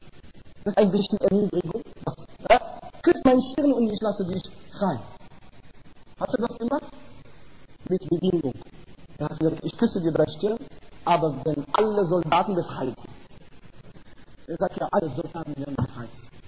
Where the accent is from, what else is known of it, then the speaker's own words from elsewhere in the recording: Morocco; Das ist ein Lieblingsessen bei uns in Marokko.